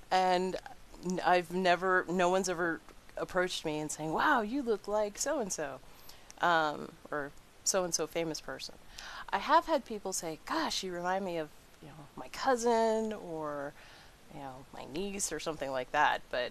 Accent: Hawaii, United States; I'm Hawaiian, so I also have a smattering of Hawaiian.

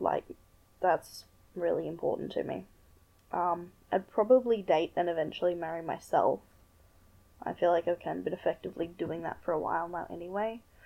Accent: Australia; I'm in my mid-20s now, which is weird. You could probably tell from the whole accent thing that I'm Australian.

